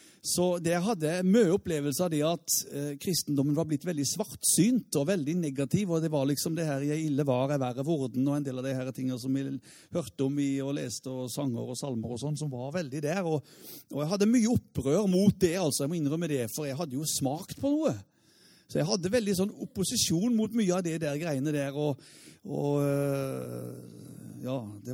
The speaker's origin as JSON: {"language": "Norwegian", "town": "Indre Froland", "region": "Agder", "country": "Norway", "tie": "born or raised there", "said": "sånn vokste jeg opp i Indre Froland."}